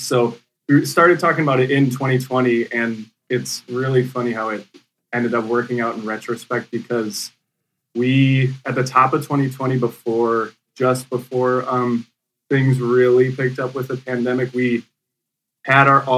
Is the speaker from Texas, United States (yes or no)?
no; Wisconsin, United States; living and growing up in Wisconsin was heavy seasons. A lot of gray at certain times of the year.